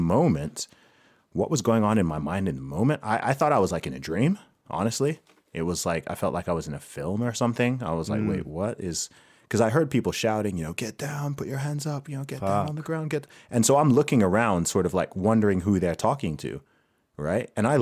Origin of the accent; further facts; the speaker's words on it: Saudi Arabia; now in Southampton, United Kingdom; I grew up in Saudi Arabia, as you may know. And then, my family moved to the UK sort of permanently in 2008, and Bournemouth was just the sort of chosen home base for where my parents kind of came back to. So I ended up in Bournemouth for a while. I'm in Southampton now